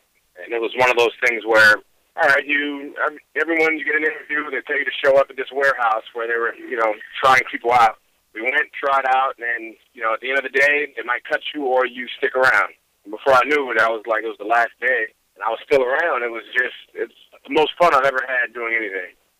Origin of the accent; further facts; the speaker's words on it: San Francisco, California, United States; Yeah, I'm from the Bay Area. I'm a 49ers fan, you know, from San Francisco.